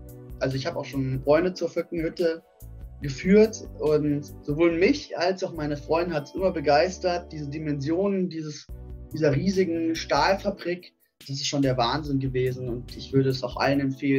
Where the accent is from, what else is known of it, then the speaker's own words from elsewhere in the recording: Bavaria, Germany; born there; meine Eltern kommen aus dem Saarland. Ich bin aber in Bayern geboren